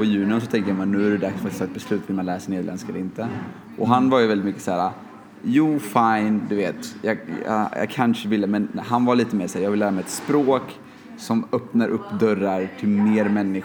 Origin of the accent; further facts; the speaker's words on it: Sweden; born there; Att hon snackade spanska till mig. Och jag är tacksam att jag är född i Sverige.